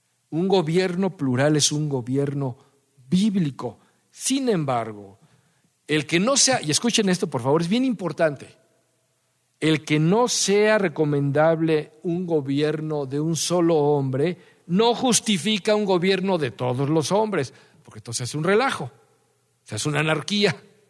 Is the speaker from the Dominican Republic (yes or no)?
yes; Dominican Republic; Ya hablé como dominicano.